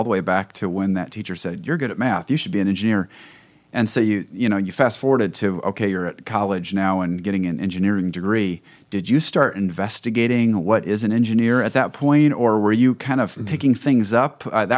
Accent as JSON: {"language": "English", "region": "Indiana", "country": "United States", "tie": "born or raised there", "lives_now": "Michigan, United States", "said": "living in Michigan, and I grew up in Indiana and went to Indiana University where I got my business degree."}